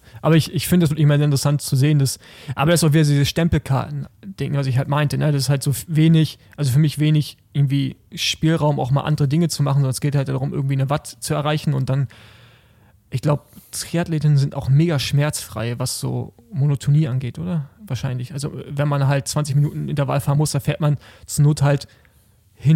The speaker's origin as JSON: {"language": "German", "region": "East Germany", "country": "Germany", "said": "Genau, also ich komme ja aus dem Osten"}